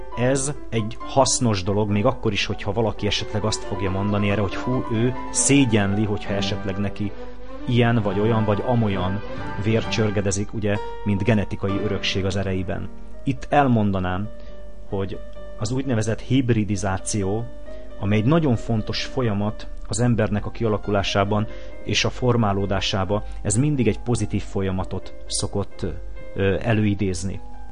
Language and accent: Hungarian; Hungary; Én büszke vagyok arra, hogy magyarnak születtem, magyarként élek